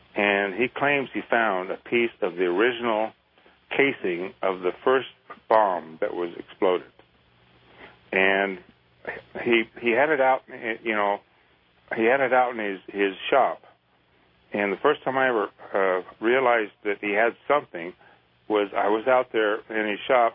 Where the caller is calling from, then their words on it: Caldwell, Idaho, United States; I'm from calling from Caldwell, Idaho.